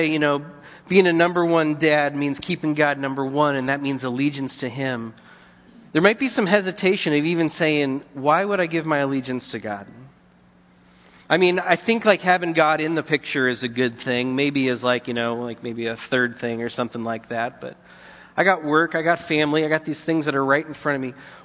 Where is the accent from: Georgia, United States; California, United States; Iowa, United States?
California, United States; I'm going to offend some Sacramento Kings fan, but I'm from the Bay Area, and I am a Golden State Warriors fan.